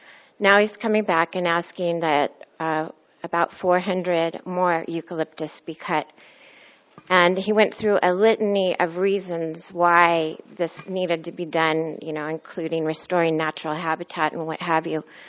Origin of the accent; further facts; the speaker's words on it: Morro Bay, California, United States; I'm from North Morro Bay.